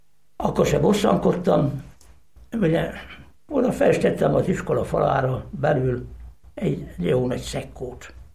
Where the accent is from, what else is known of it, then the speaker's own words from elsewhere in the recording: Veszprém County, Hungary; ami engem ért a szülőfalumban, meg a környezetben, Pápán